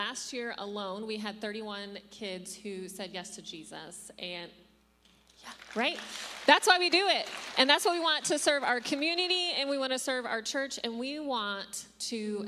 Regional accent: Texas, United States; I'm from Texas and we keep losing it.

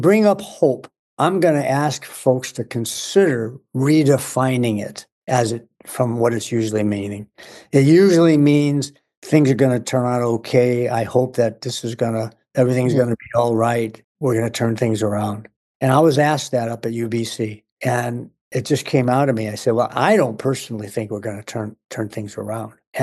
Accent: Missouri, United States; Because I was from Missouri. I wasn't here.

